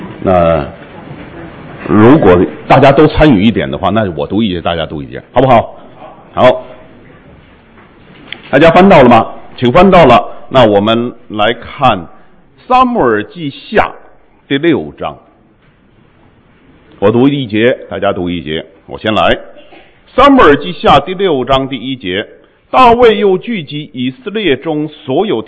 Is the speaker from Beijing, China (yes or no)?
yes; Beijing, China; moved away as an adult; 我是中国大陆出生长大，在那边读书工作，后来出国留学。我是北京人，所以跟在座的很多人一样，在这个80年代的时候就开始出国啊